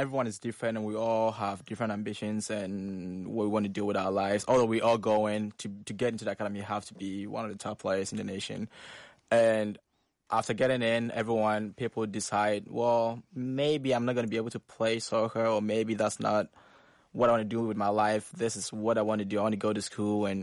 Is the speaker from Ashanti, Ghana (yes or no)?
yes; Kumasi, Ashanti, Ghana; I grew up in Kumasi, which is in the southern part of Ghana, and it was pretty exciting. Grew up in the city